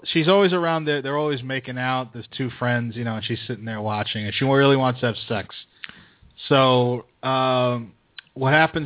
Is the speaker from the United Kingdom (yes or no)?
no; Brooklyn, New York, United States; Speaking of growing up in Brooklyn